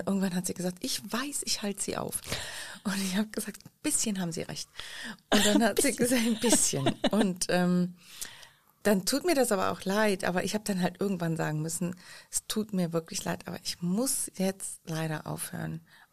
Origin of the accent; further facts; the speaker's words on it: South Holland, Netherlands; now in Jülich, Germany; weil man weiß ja, ich komme aus Holland Süd.